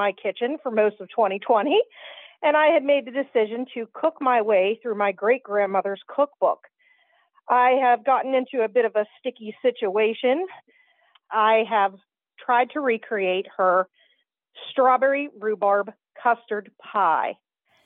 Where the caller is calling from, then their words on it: Toronto, Ohio, United States; I'm calling from Toronto, Ohio.